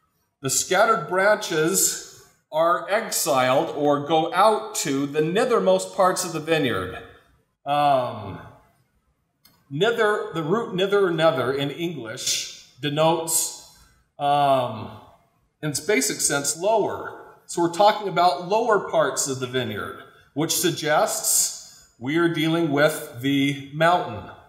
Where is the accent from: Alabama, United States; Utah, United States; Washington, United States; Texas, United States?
Utah, United States; Orem; I remembered that I grew up in Orem … were fruit farmers.